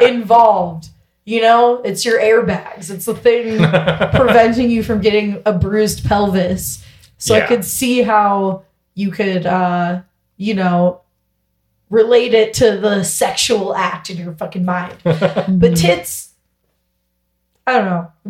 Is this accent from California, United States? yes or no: yes; California, United States; I grew up in Northern California, kind of hippy dippy like vibes on kind of like a communal like ranch type thing where lots of people were living.